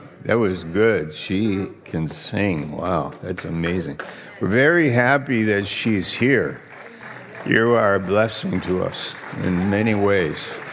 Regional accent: New York, United States; I'm from New York, as many of you know, and I went to school there and so on, and then went to Bible school up in Maine.

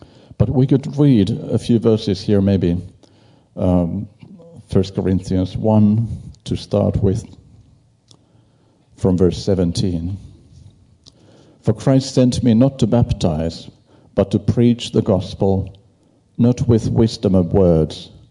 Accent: Finland; I come from Finland, and I know there's many people from Finland here.

